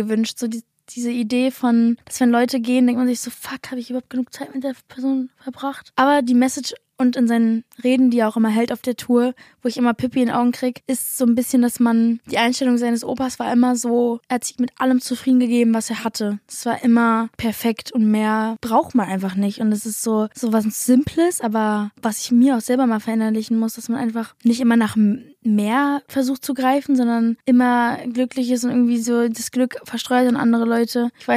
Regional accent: United States; German is a second language; now in Germany; ihr wisst, ich bin Amerikanerin

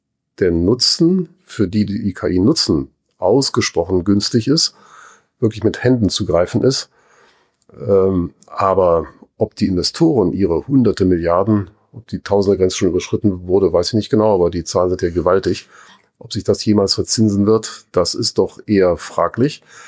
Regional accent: Heidelberg, Baden-Württemberg, Germany; Ich komme aus Heidelberg, wo es massenhaft Esskastanien gibt.

